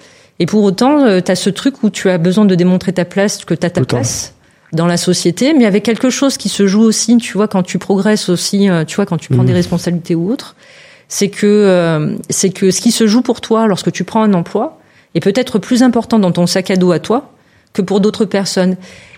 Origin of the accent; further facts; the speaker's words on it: Martigues, Provence-Alpes-Côte d'Azur, France; born there; moi je suis née ici à Martigues, j'ai été naturalisée au moment où je suis rentrée à l'école primaire.